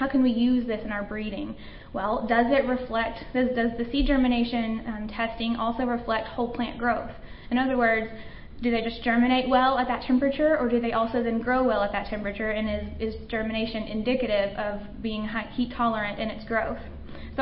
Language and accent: English; Alma, Arkansas, United States; He's actually the mascot of my hometown, which was Alma and the self-proclaimed spinach capital of the world, so that's where I'm from.